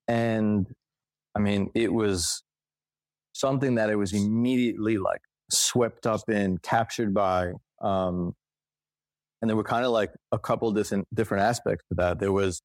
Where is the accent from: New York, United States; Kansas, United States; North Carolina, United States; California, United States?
New York, United States; so I grew up in New York.